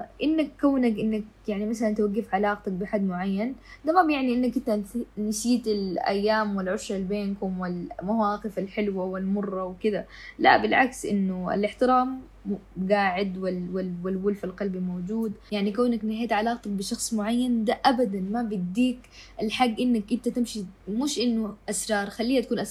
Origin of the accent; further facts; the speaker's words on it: Sudan; أنا بشوف إنه إحنا كسودانيين يعني هم بيشوفوها هي كصفة حميدة